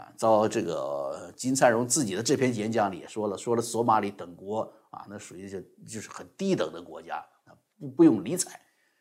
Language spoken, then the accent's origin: Chinese; China; 作为一个中国人呢更是高兴的事情，对吧？